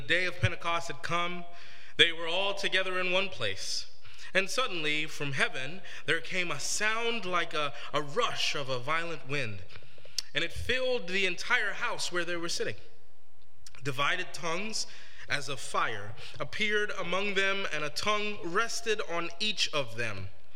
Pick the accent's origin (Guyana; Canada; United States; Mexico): Guyana; But Guyana, where I'm actually from, is in South America